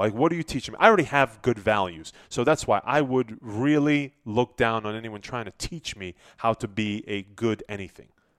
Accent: Gozo, Malta; now in United States; I'm from Gozo, which is the smaller island.

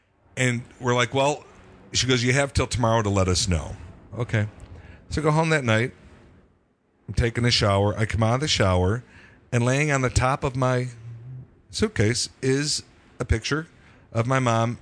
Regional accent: Chicago, Illinois, United States; Chicago, yeah. Well, Chicago area.

